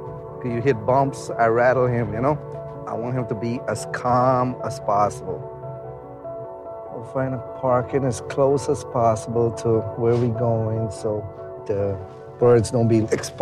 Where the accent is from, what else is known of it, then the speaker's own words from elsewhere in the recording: Guyana; I'm from Guyana originally.